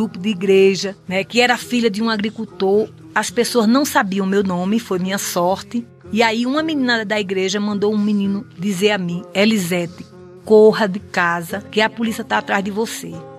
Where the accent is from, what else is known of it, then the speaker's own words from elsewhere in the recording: Pernambuco, Brazil; sou brasileira, nordestina do estado de Pernambuco.